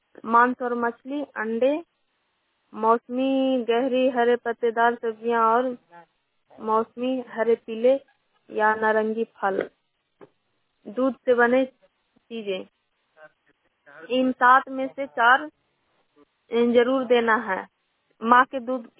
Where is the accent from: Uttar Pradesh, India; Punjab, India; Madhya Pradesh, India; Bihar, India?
Bihar, India; Akhtiyarpur; CM पद पर काम करती हूँ, गांव अख्तियारपुर नगरनौसा प्रखंड नालंदा की रहने वाली हूँ।